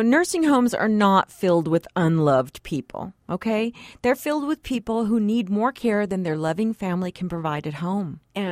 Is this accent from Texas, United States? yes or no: yes; Texas, United States; now in El Paso, United States; even lower than my hometown county of Cameron County in South Texas, even lower. We in El Paso will keep grandpa on a hospital gurney in the living room if we have